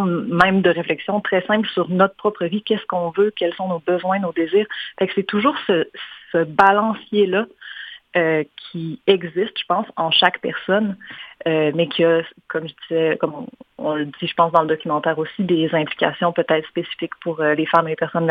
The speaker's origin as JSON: {"language": "French", "region": "Quebec", "country": "Canada", "said": "je viens du Lac-Saint-Jean"}